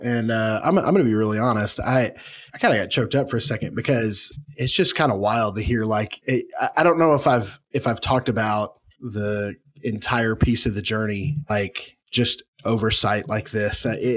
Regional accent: Oklahoma City, Oklahoma, United States; I'm originally from the Oklahoma City area. I graduated from Putnam City High School.

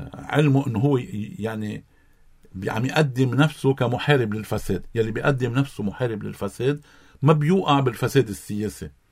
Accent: Lebanon; نحن علينا كلبنانيين كقيادات سياسية شوف وين مصلحة لبنان.

